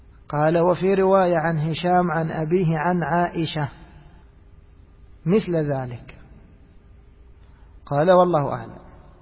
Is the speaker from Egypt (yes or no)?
yes; Egypt; ولذلك لازلنا نسمع الناس في المثل ماذا يقولون عندنا في مصر